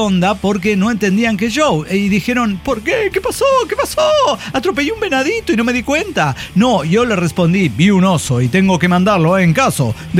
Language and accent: Spanish; Santiago Tianguistenco, State of Mexico, Mexico; Pero no, Santiago Tianguistenco, de ahí soy.